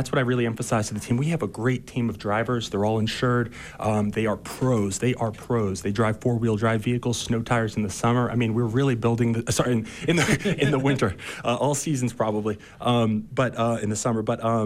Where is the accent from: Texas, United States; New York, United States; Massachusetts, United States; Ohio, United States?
New York, United States; New York City; also born or lived in San Francisco; now in Park City, United States; Yeah, so I'm from New York City originally. I spent most of my life there before a brief pit stop in San Francisco.